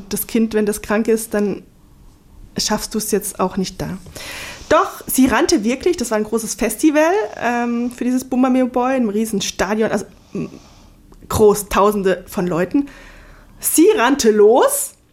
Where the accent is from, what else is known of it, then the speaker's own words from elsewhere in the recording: Germany; Ich habe es ihr dann gesagt, ich komme nicht aus dem Süden, bin Deutsche.